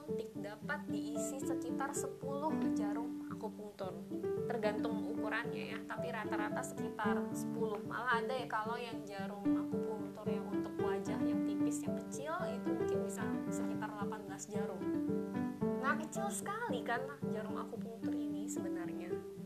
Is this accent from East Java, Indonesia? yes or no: no; Balikpapan, East Kalimantan, Indonesia; born there; di kota kelahiran saya, sekaligus tempat tinggal saya sekarang ini, di Balikpapan